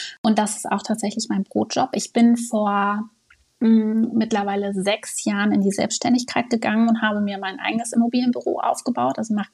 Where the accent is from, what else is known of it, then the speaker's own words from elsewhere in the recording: Unna, North Rhine-Westphalia, Germany; Also ich bin 42, wohne am Niederrhein, bin aber nicht gebürtig hier geboren, komme gebürtig aus Unna. Das ist kurz hinter Dortmund am Schönkamener Kreuz